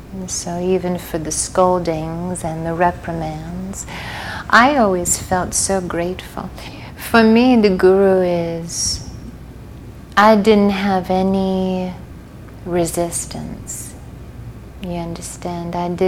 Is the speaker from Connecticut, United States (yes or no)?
no; New York City, New York, United States; And I grew up in New York, so right under the nose.